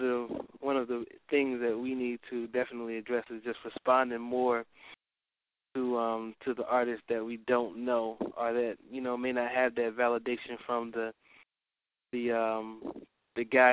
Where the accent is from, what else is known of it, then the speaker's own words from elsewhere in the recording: Virginia, United States; Virginia.